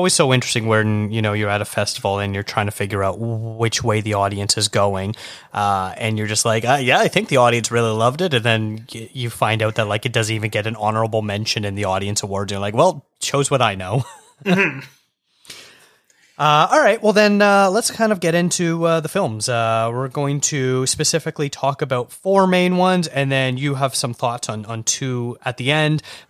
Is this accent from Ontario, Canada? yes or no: yes; Toronto, Ontario, Canada; I am originally from Toronto